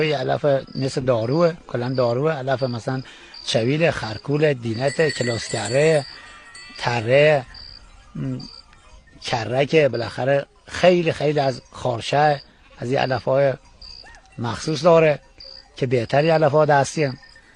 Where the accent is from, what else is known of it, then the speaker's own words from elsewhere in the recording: Tashar, Khuzestan, Iran; accent: Bakhtiari; بچه خوزستانم، شهرستان ایزه، روستای تاشار.